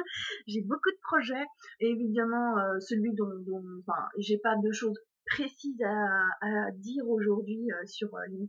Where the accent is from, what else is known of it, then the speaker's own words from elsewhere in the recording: Pays de la Loire, France; Je suis du Maine-et-Loire, mais je souhaite surtout voyager.